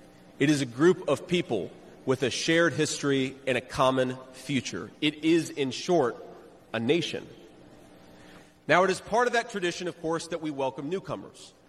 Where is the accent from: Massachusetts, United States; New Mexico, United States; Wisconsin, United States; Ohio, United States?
Ohio, United States; I am from Ohio. I grew up in this state. I left to join the Marine Corps. And I came back to build a business and to raise a family